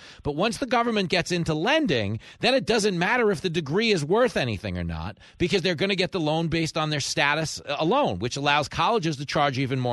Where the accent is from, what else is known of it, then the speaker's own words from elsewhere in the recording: Levittown, New York, United States; I grew up in Levittown. It was, you know, the biggest post-World War II settlement for American GIs returning home from war.